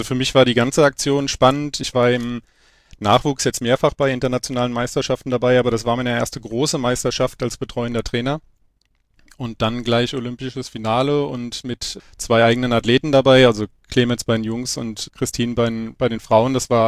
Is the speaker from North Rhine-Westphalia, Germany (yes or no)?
no; Wiesbaden, Hesse, Germany; Ich bin in Wiesbaden aufgewachsen